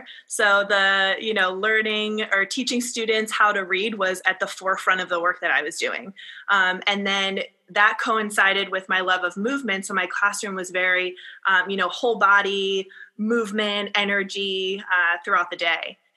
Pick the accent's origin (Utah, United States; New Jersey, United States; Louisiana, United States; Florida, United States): New Jersey, United States; I'm originally an East Coast girl, born and raised in New Jersey, but always had this deep-seated love for California